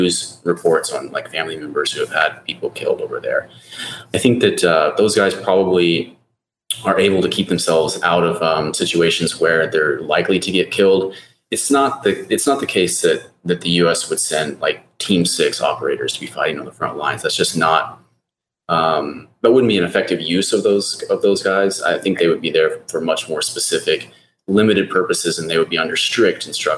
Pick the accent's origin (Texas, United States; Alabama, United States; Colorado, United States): Texas, United States; It's actually pretty shocking to come from the United States. And I'm from Texas, it's highly diverse.